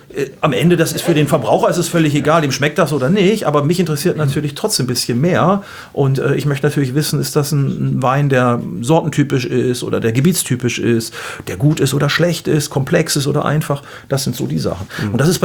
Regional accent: Gütersloh, North Rhine-Westphalia, Germany; Gibt auch welche, die sagen so aus Gütersloh, sag ich mal aus meiner Heimat, die würden sagen, oh, der ölt aber gut.

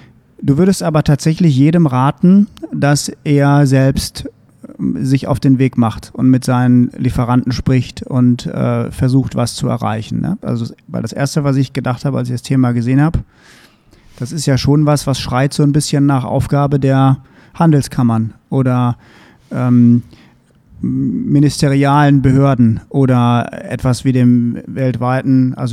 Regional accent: Düsseldorf, North Rhine-Westphalia, Germany; Also ich komme ja aus Düsseldorf

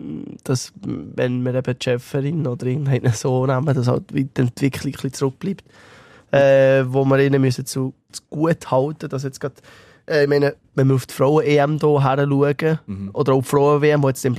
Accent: Switzerland; bei uns in der Schweiz funktioniert es auch mit den 7 Bundesräten

